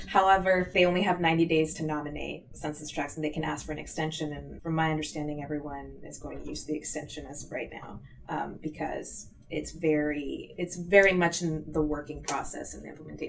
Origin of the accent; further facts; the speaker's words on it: Chicago, Illinois, United States; Chicago is a state. I'm from Chicago.